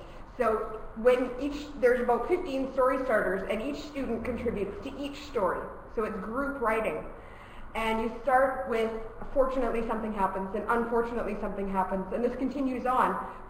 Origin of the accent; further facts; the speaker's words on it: Canada; now in Edinburgh, United Kingdom; I'm originally from Canada, but I teach in Edinburgh.